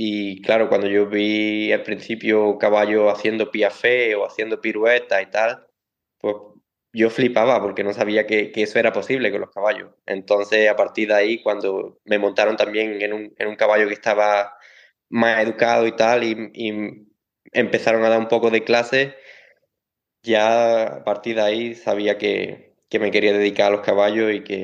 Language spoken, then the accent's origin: Spanish; Málaga, Andalusia, Spain; now in Germany; vengo de Málaga, tengo 24 años y actualmente vivo en el sur de Alemania, cerca de Múnich, en la cuadra que se llama Auenhausen